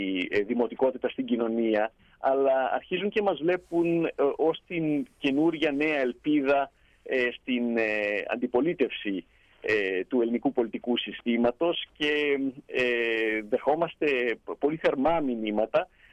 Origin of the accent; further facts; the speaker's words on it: Cairo, Cairo Governorate, Egypt; moved away as an adult; now in England; αλλά εγώ γεννήθηκα και μεγάλωσα στο Κάιρο.